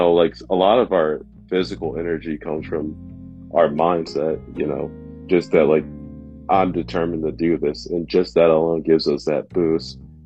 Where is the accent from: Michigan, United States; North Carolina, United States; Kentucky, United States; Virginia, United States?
Michigan, United States; Detroit; I mean, I'm from Detroit. I mean, we get that all the time.